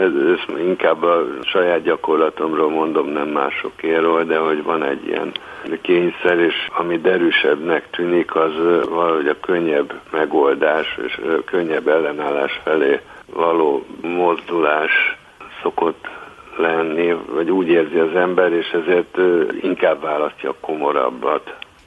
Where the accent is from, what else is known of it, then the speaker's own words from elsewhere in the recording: Budapest, Hungary; elég elkötelezett budapesti vagyok